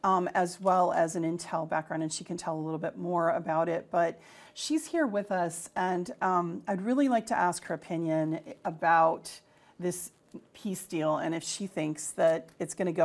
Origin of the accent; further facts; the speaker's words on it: United States; The thing that made it very disgusting for me as an American is the fact that millions of dollars were spent on this spectacle when people are really struggling in America right now